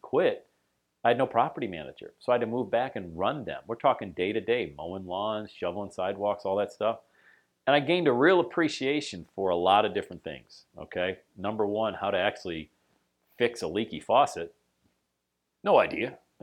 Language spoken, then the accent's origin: English; Bradford, Pennsylvania, United States; also born or lived in Florida; we moved back to my hometown of Bradford where I had been buying apartments. I had some 40 units or so back there. And I hadn't lived in Bradford, PA since I left for college in 1986.